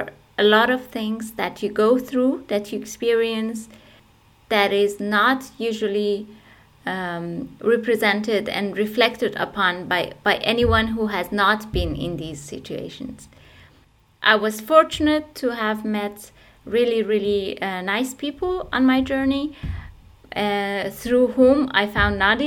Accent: Iran; English is a second language; And also growing up in Iran, I faced a lot of violence, and political oppression was the first thing that you would encounter

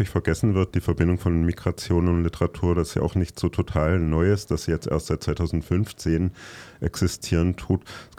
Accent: Kassel, Hesse, Germany; zum Beispiel Halle an der Saale oder Kassel, wo ich herkomme

